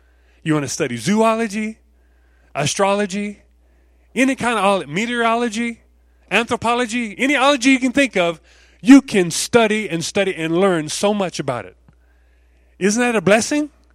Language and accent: English; Texas, United States; I just remember when I grew up in Texas where it's real flat. Not a lot of trees. Some trees, but not many trees. It's real flat. And that's where I lived most of my life.